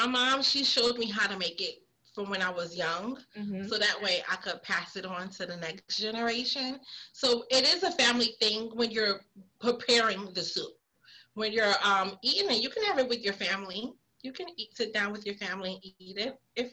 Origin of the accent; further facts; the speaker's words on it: Brooklyn, New York, United States; Growing up in Brooklyn in the 80s and in the 90s, being Haitian wasn't a thing.